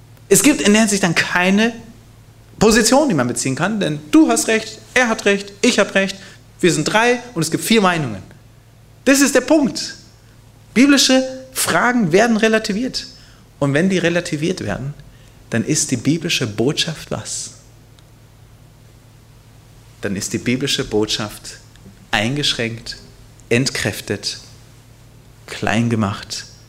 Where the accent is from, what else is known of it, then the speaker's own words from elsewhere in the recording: Hanover, Lower Saxony, Germany; born there; Hannover, mein Geburtsort.